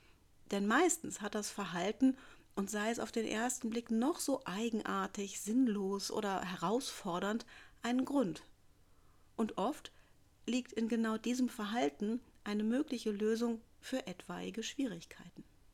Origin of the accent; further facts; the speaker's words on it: Rhineland, Germany; Ich bin ein Kind des Rheinlands und vertrete das Prinzip, warum nicht, solange es niemandem schadet.